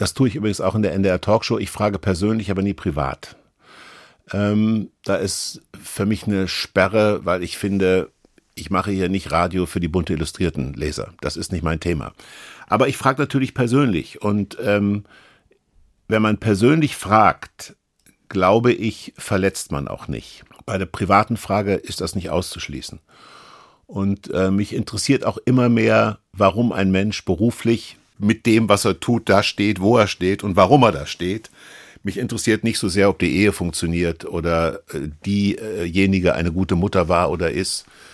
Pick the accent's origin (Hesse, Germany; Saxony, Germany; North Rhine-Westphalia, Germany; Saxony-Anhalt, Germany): Hesse, Germany; Kassel; Also ich bin in Kassel groß geworden